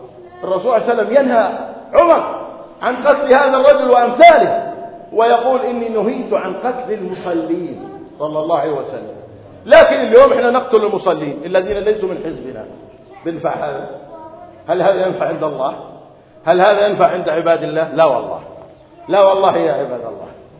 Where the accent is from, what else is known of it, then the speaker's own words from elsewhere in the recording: Gaza Strip, Palestine; يعني احنا من غزة نتعصب لغزة